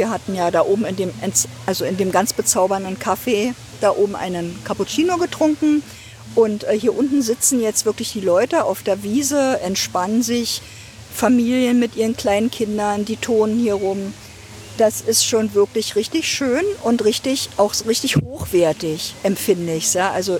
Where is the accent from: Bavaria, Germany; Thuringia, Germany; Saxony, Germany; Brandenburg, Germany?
Brandenburg, Germany; Ludwigsfelde; born or raised there; now in Potsdam, Germany